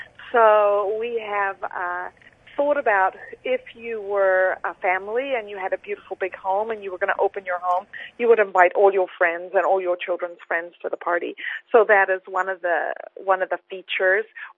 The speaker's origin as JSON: {"language": "English", "country": "New Zealand", "tie": "born or raised there", "said": "being that I'm originally from New Zealand and grew up having my afternoon tea"}